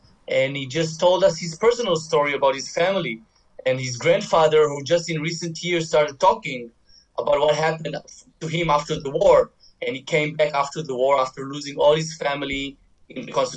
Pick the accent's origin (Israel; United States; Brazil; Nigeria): Israel; English is a second language; growing up in Israel, you know, we're a third generation of Holocaust, for Holocaust survivors